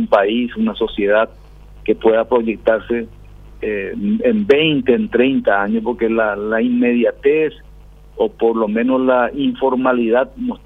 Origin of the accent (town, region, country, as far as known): Paraguay